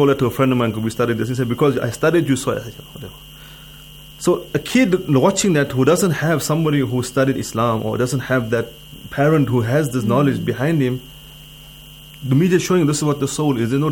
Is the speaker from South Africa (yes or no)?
yes; South Africa; I am from South Africa.